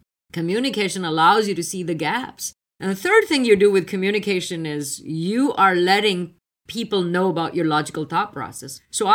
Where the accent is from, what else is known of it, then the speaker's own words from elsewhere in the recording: India; moved away as an adult; now in United States; I was on the East Coast. I came from India.